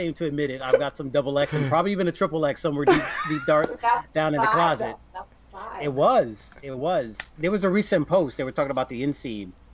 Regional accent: New Jersey, United States; Listen, I had cousins, uncles, friends, like I'm from Jersey

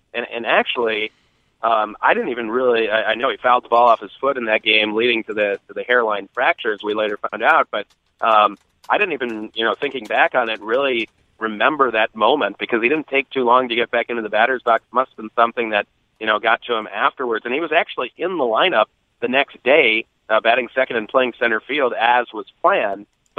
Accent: Minnetonka, Minnesota, United States; Yeah, well, I'm from Minnetonka.

